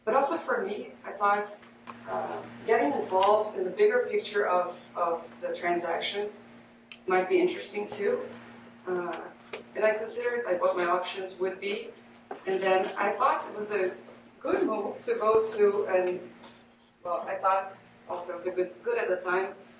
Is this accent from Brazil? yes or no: yes; Rio de Janeiro, Brazil; English is a second language; moved away as an adult; also born or lived in Washington, United States; I'm a Brazilian lawyer, initially by training. I'm born and raised in Rio, and I got my law degree there and was admitted to the bar there and practiced there for a few years before I came to Washington to get my LLM.